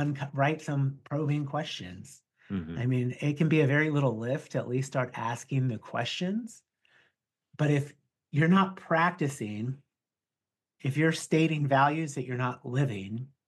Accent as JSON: {"language": "English", "region": "Oklahoma", "country": "United States", "said": "You know, I'm from Oklahoma and I call the road a turnpike"}